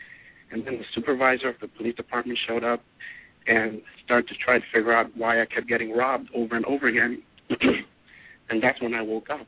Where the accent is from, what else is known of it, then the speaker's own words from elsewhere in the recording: Jamaica; I'm originally from Jamaica.